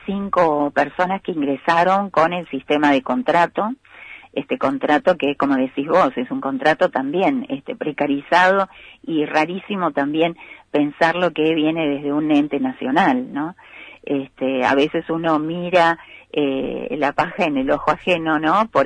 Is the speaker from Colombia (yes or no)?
no; Córdoba, Argentina; now in Río Grande, Argentina; No, soy cordobesa.